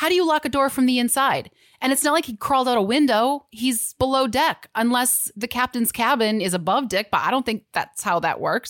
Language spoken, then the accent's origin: English; Midwest, United States; And I'm from this area. I'm from the Midwest, and I had never heard of this before.